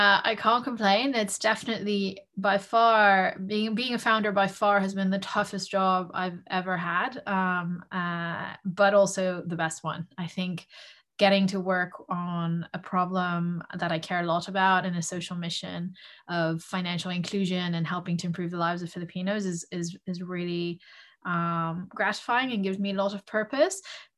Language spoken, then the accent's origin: English; Netherlands; also born or lived in Philippines; I am Filipino and Dutch and American. I'm very fortunate. I grew up mostly in the Netherlands, but my mother's from the Philippines, so went home there a lot.